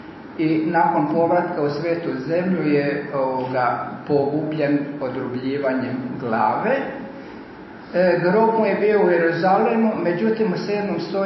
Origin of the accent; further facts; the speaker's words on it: Croatia; I mi smo na ovom prostoru kao Hrvati od stoljeća 7